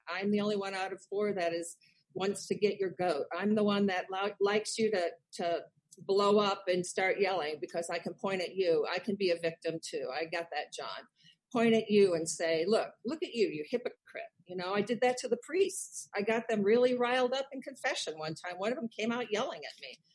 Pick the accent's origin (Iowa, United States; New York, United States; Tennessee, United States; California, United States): Iowa, United States; You know, I grew up in Iowa and I was an alien too.